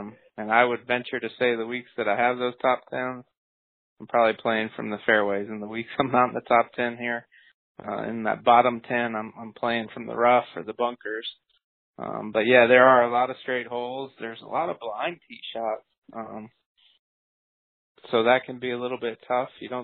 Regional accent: Cleveland, Ohio, United States; born there; Cleveland. I was born in Cleveland. So this is a semi-home event for me.

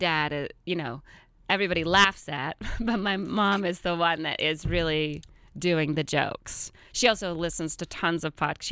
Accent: Georgia, United States; Because if it's too difficult to go back to Georgia

